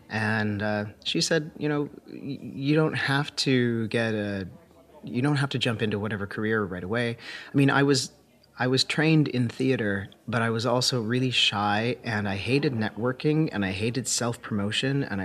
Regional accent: London, Ontario, Canada; moved away as an adult; also born or lived in Toronto; now in Finland; I grew up in London, Ontario, and went to school in Toronto.

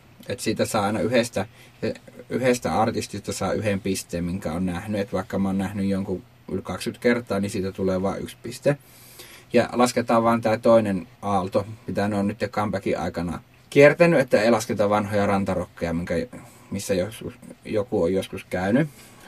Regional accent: Savo, Finland; mä oon Savosta

